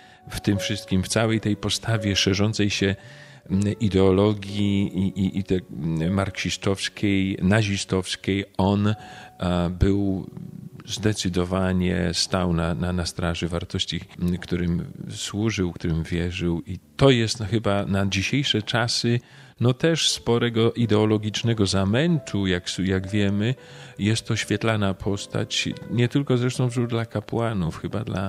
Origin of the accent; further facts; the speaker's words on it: Oława, Lower Silesian Voivodeship, Poland; ja pochodzę z Oławy. Tutaj się wychowywałem